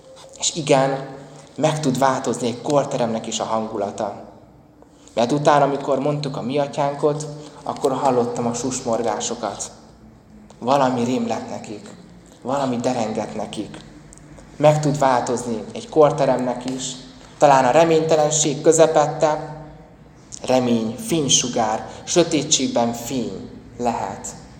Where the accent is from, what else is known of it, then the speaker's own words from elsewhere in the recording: Nyíregyháza, Szabolcs-Szatmár-Bereg, Hungary; Október 31-én Nyíregyházán, a szülővárosomban